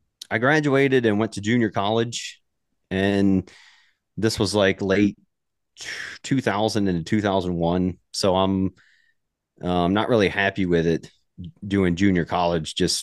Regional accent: Gulf Coast, United States; But I grew up on the Gulf Coast on the beach.

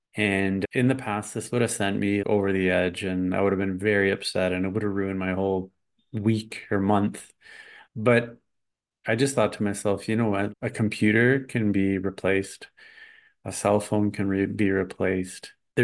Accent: Canada; moved away as an adult; now in Mexico; there was a point where I was kind of stuck in my home country of Canada.

